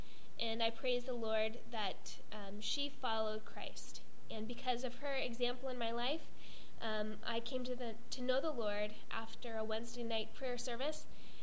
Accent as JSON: {"language": "English", "region": "Colorado", "country": "United States", "tie": "born or raised there", "said": "I grew up in Colorado, and I have 5 brothers"}